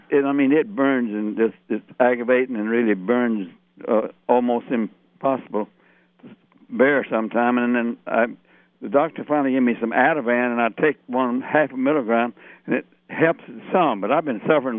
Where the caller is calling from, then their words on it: San Pablo, California, United States; I'm calling from San Pablo, California.